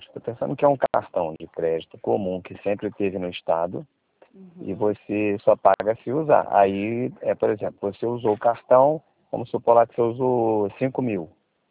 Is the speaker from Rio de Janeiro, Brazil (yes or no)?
yes; Rio de Janeiro, Brazil; Sou do Rio de Janeiro